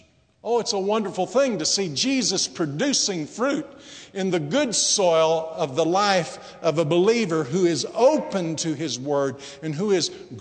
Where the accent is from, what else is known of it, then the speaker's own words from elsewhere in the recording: Texas, United States; When I was a boy growing up in Texas, my mother decided she wanted to have a large vegetable garden.